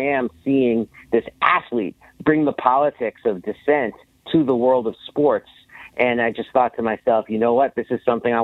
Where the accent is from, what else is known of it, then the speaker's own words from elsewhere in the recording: New York City, New York, United States; I grew up in New York City in the 1980s and 90s.